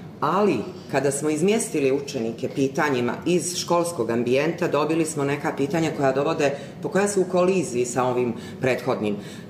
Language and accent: Serbian; Berane, Berane Municipality, Montenegro; učiteljica, dolazim iz Berana, iz Crne Gore